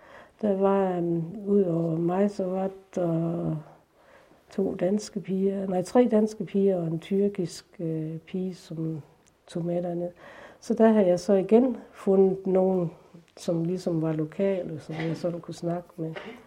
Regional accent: Skjern, Central Denmark Region, Denmark; also born or lived in Astrup; jeg er vokset op ude omkring Astrup og Skjern. Han er Astrup her i Ringkøbing Skjern Kommune, eller Astrup Faster.

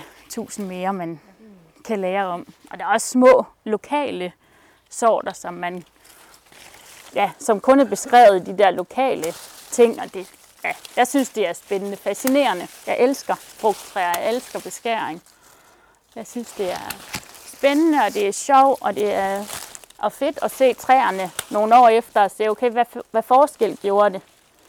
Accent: Lundby, Zealand, Denmark; jeg kommer selv ned fra Lundby på Sydsjælland.

